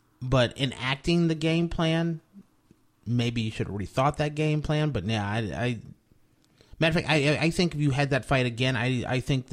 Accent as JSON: {"language": "English", "town": "Cleveland", "region": "Ohio", "country": "United States", "said": "I'm from Cleveland, and I support him a lot."}